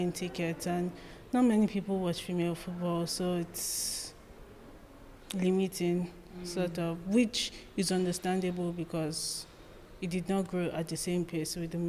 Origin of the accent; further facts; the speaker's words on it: Nigeria; I'm not really bothered, considering I'm Nigerian.